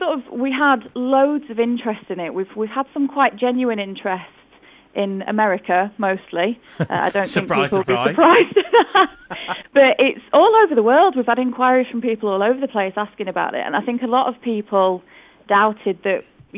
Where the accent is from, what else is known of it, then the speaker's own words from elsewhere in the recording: North West England, United Kingdom; I'm from Lancashire.